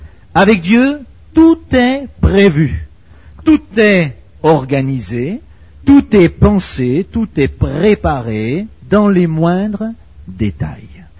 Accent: Belgium; Bon, parce que je suis belge.

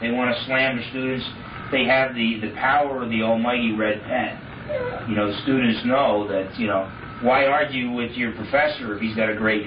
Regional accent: New Jersey, United States; You know, I come from New Jersey, New York, New Jersey, real packed in.

